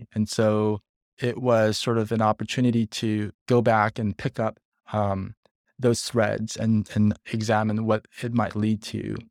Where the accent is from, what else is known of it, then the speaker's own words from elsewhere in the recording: Pasadena, California, United States; Like Pasadena. I've been moved around quite a bit, but mainly Pasadena.